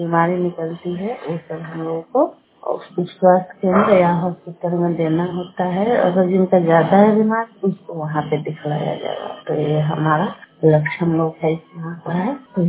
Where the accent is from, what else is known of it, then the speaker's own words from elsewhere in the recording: Purnia, Bihar, India; और मैं पूर्णिया पंचायत से हूँ।